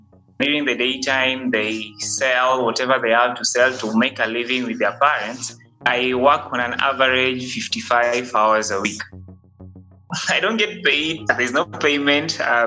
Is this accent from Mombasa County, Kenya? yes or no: no; Nairobi, Kenya; some of my friends ask me, "Hey … where do you come from?" Then I tell them, "Hey, I come from Mathare."